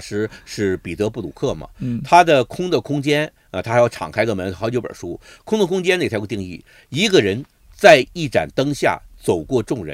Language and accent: Chinese; Changchun, Jilin, China; 2008年我回长春，我老家想弄一台话剧